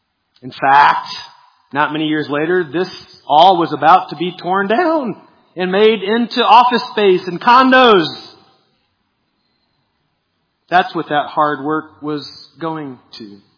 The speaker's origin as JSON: {"language": "English", "town": "Lincoln", "region": "Illinois", "country": "United States", "tie": "born or raised there", "said": "I grew up walking distance from the Postville Courthouse. I grew up in Lincoln, Illinois, which was the first town named Lincoln before he was president."}